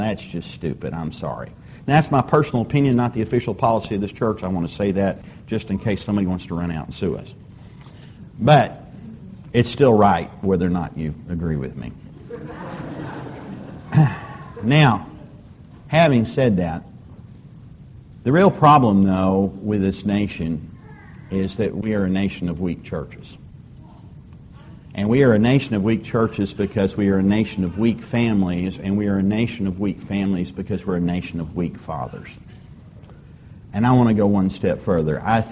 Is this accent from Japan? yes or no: no; United States; This is not the country I grew up in. And I am still proud to be an American.